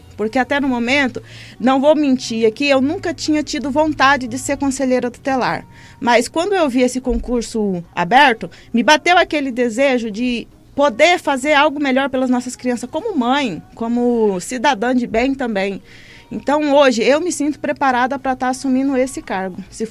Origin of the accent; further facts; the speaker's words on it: Vila Bela, Brazil; Eu não sou natural de Vila Bela, mas resido aqui desde os meus um aninho de idade.